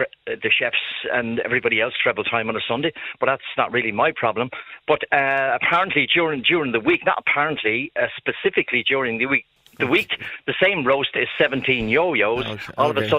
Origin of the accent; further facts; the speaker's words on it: California, United States; now in Dublin, Ireland; I'm actually I'm a Californian, but I'm in Dartry, sprucing up a house here.